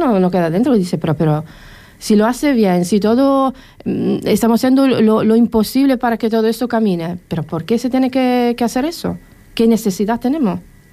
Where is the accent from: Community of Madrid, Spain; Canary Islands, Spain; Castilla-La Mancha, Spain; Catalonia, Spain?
Canary Islands, Spain; yo soy majorero, pero me da mucha pena de lo que está pasando en la isla.